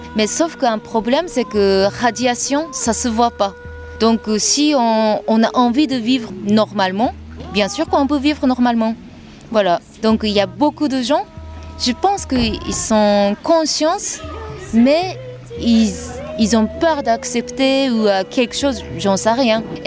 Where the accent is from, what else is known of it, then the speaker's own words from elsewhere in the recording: Japan; French is a second language; moved away as an adult; now in Saint-Affrique, France; J'habite à Sainte-Afrique maintenant et je viens de Japon et enchantée.